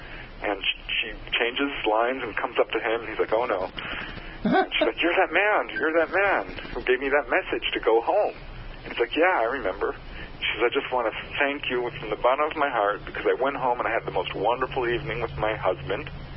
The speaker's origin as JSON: {"language": "English", "town": "Topanga Canyon", "region": "California", "country": "United States", "tie": "born or raised there", "said": "There was a wave of sightings, 1992 to 1994, over my hometown of Topanga Canyon, and it just blew my mind."}